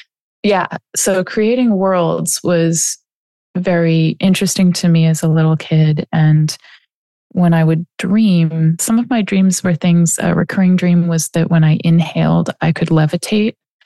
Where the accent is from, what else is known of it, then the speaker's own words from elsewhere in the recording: Boston, Massachusetts, United States; When I was really little, I lived by the ocean. I love that. I was born in Boston and we lived by the water near where the Mayflower landed, for people who know historical. So New England.